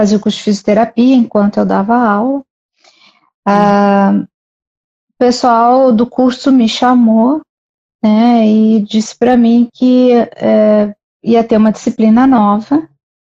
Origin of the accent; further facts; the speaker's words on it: Curitiba, Paraná, Brazil; also born or lived in Londrina; Eu sou de Curitiba e eu me formei no norte do Paraná, morava em Londrina